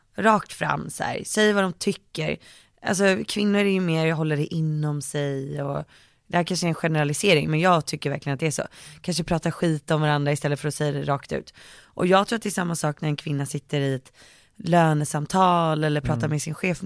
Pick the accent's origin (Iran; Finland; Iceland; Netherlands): Netherlands; now in Sweden; Alltså, jag är ju från Holland.